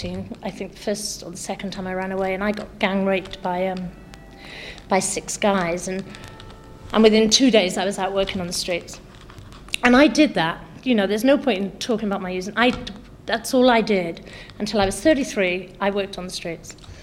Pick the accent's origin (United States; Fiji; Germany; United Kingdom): United Kingdom; Cardiff, Wales; I'm from Cardiff, and I'm 40